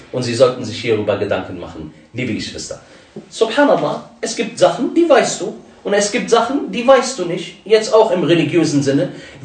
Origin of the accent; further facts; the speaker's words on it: Togo; weil das meine Heimat ist. Togo.